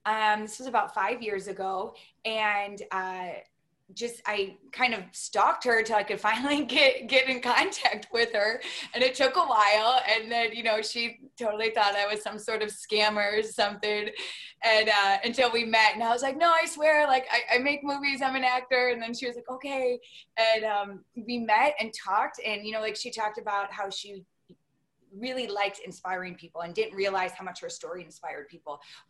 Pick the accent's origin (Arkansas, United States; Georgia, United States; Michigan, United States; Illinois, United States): Michigan, United States; Detroit; I grew up in Detroit.